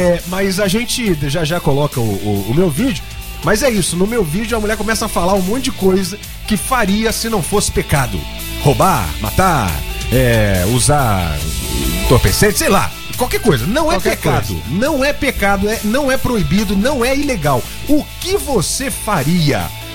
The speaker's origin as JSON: {"language": "Portuguese", "country": "Brazil", "said": "A gente, como cidadão, como brasileiro, a gente quer saber de propostas"}